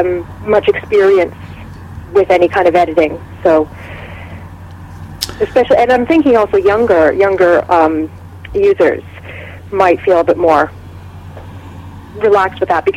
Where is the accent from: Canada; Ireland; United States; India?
Canada; now in Edinburgh, United Kingdom; I'm Canadian. So I came to Edinburgh to do a PhD at the University of Edinburgh in English literature.